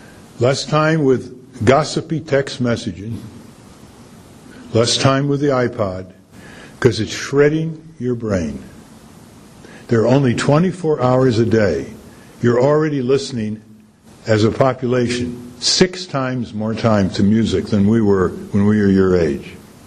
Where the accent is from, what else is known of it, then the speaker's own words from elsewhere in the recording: Connecticut, United States; When I was growing up in Connecticut, I looked up at states like Wisconsin and Oregon with envy